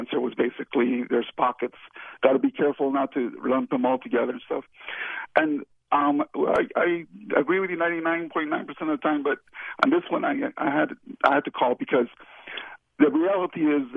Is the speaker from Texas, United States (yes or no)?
yes; El Paso, Texas, United States; Well, I was born and raised here for over 60 years now.